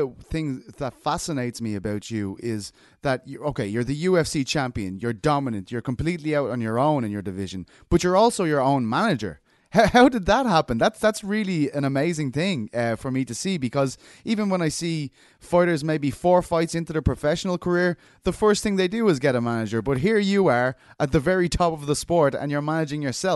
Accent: Ireland; Because I'm from Ireland, and it went from nobody knowing what martial arts, mixed martial arts was

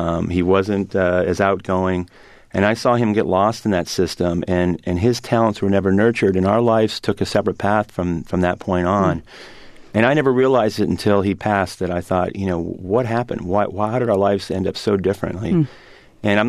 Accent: Cupertino, California, United States; Well, I'm a Californian, and, you know, on Saturday, I'm going to my 30th high school reunion in Cupertino, California, you know, and that was a special place. My mom moved us 7 blocks from San Jose schools to Cupertino schools

